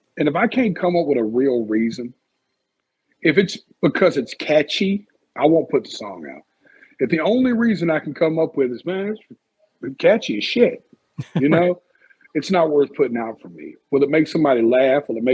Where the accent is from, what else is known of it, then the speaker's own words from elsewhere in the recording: Nashville, Tennessee, United States; I'm so ingrained in the country culture and I'm so from Nashville, Tennessee that even though people would think I wouldn't belong there, I do.